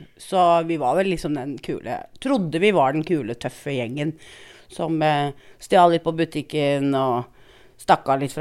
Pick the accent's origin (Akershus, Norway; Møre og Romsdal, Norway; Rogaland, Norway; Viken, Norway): Viken, Norway; Bærum; also born or lived in Moss; Jeg er egentlig eller jeg er oppvokst i Bærum. Ja. Det er jeg.